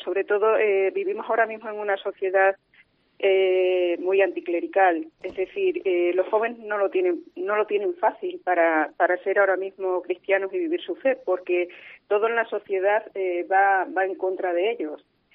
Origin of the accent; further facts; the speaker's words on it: Montánchez, Extremadura, Spain; La vocación me vino como catequista, es decir, en la parroquia de Montánchez, en mi pueblo